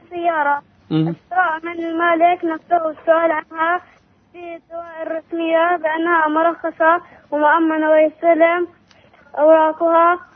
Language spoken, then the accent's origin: Arabic; Jenin, West Bank, Palestine